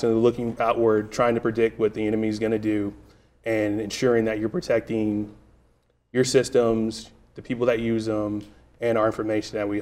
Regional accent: Houston, Texas, United States; I'm from Houston.

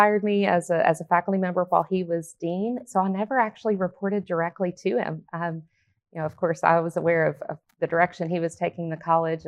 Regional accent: Ashland, Kentucky, United States; I'm originally from Ashland, Kentucky, small town in northeast corner of Kentucky.

